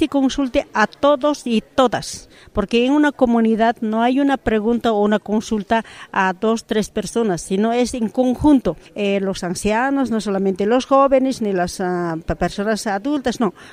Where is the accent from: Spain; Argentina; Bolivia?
Bolivia; soy boliviana